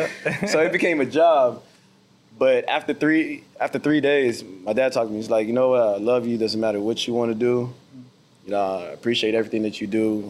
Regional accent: Philippines; my home country, which I do represent the Philippines. I play for the national team. I was born here. I spent most of my life here.

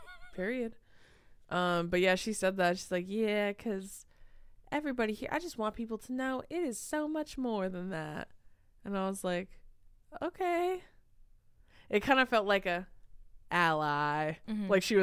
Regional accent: California, United States; And then we were like, no, we're from California.

